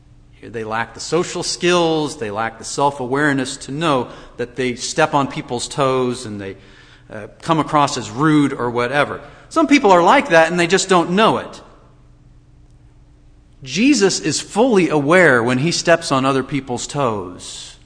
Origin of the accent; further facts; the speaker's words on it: Washington, United States; I think most of you know that I come from the Pacific Northwest, Washington State, the state that people make jokes about it.